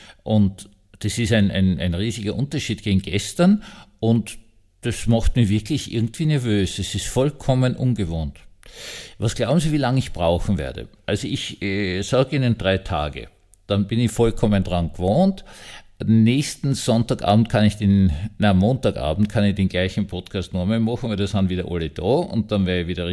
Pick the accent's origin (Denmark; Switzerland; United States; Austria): Austria; now in Mistelbach, Austria; meiner alten Heimat, sprich Salzburg oder Tirol